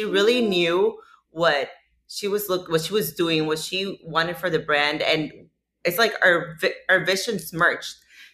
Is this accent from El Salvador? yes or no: no; Venezuela; now in United States; I'm from Venezuela.